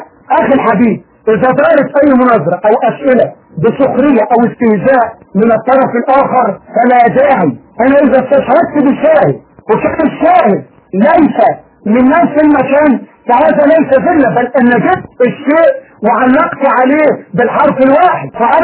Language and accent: Arabic; Egypt; في مثل عندنا في مصر مش عايز اقوله بس احب اذكره